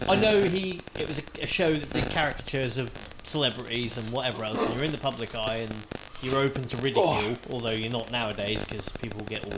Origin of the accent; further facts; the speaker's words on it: Morley, Yorkshire and the Humber, United Kingdom; I'm from Morley in Leeds.